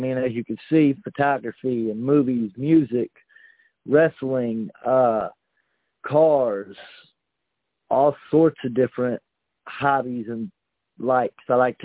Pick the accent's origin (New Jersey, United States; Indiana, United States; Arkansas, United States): Indiana, United States; LaGrange; Well, I grew up in Indiana, way up north, what we northerners call the Amish territories. A little town called LaGrange. Then I bounced down to Florida for a year when I was like 8 or 9. Back home again to LaGrange area.